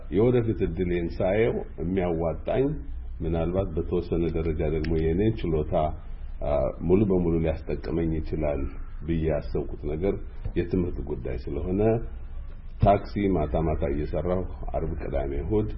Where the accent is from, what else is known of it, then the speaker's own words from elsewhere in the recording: Gondar, Amhara, Ethiopia; moved away as an adult; also born or lived in Sudan; now in Seattle, United States; እኔ ተወልጄ ያደኩት በጎንደር ከተማ ነው። የዛሬ 35 አመት ስደተኛ ሆኜ ከጎንደር ከተማ ከፋሲለደስ ሁለተኛ ደረጃ ትምህርት ቤት ሃይ ስኩል እንደጨረስኩ